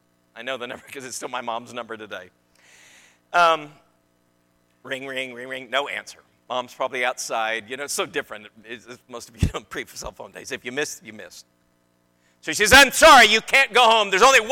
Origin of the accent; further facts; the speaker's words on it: Neosho, Missouri, United States; I'm from the Ozarks. My elementary school, I was raised in Neosho, Missouri.